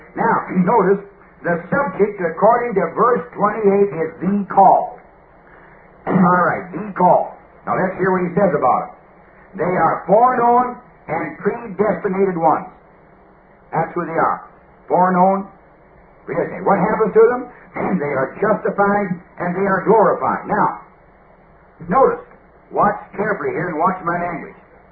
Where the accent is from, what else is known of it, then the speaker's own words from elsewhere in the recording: Canada; being a Canadian, very conservative